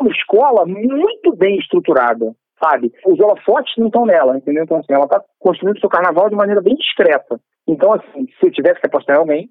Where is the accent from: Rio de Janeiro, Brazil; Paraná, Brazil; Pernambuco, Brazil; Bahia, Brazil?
Rio de Janeiro, Brazil; Niterói; da minha querida Niterói amada, é minha cidade, minha terra.